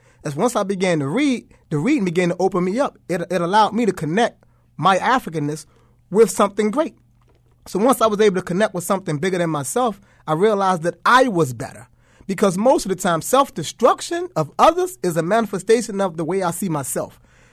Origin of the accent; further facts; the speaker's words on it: Baltimore, Maryland, United States; I come from Park Heights, and I've done all the things that these young guys are doing.